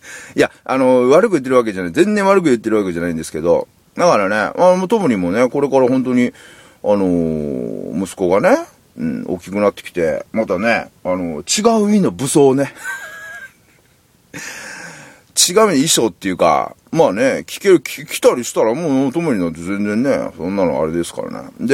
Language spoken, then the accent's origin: Japanese; Kansai, Japan; 自分関西人なのにね